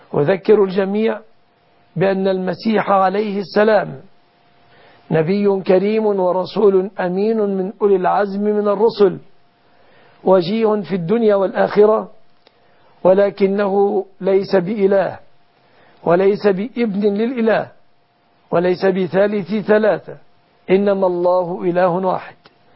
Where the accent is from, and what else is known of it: Egypt